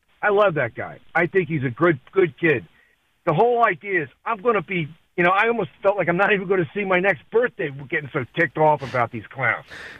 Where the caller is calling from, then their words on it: Maryland, United States; from Maryland. … from Maryland. It's my first time calling.